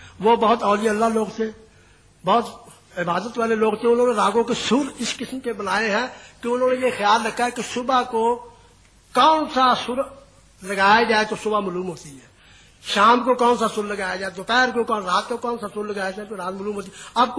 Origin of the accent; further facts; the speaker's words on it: Amritsar, Punjab, India; born there; جب میری پیدائش ہوئی امرتسر میں